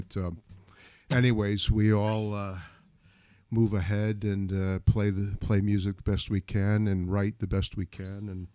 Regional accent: Albany, New York, United States; now in Castleton, United States; Well, from Castleton, New York. Castleton Skodak, whatever you call it, and originally born and raised in Albany.

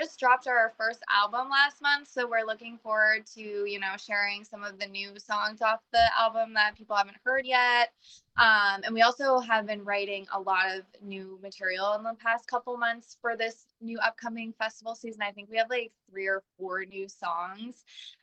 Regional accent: Massachusetts, United States; I have some friends from the festival scene because I'm from Massachusetts and my band is from New Hampshire

